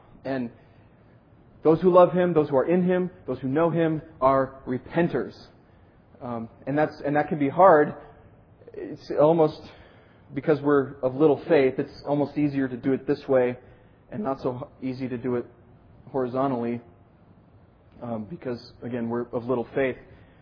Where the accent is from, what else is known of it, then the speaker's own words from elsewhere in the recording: Minnesota, United States; accent: Minnesotan; I'm a Minnesotan, so y'all is still new to my vocabulary. Although I love the second person plural. I wish I had that in my native Minnesotan.